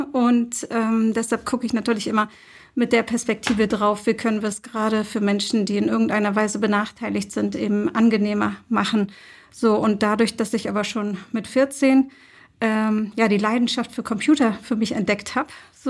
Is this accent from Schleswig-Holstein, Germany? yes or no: yes; Lübeck, Schleswig-Holstein, Germany; also born or lived in Turkey / United States; Ich bin in Lübeck geboren und aufgewachsen, war zwischenzeitlich 15 Jahre im Ausland, in der Türkei und in den USA und bin dann ja vor circa 10 Jahren wieder zurückgekommen nach Lübeck